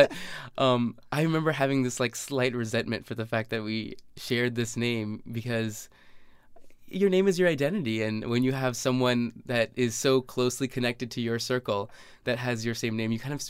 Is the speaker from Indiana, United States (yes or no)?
no; North Carolina, United States; but my name actually in my community that I grew up in North Carolina, it wasn't an uncommon name actually.